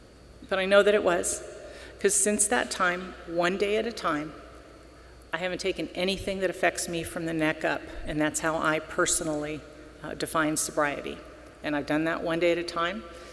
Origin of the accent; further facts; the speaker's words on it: Venice Beach, California, United States; because I'm from Venice Beach and we have to have tough feet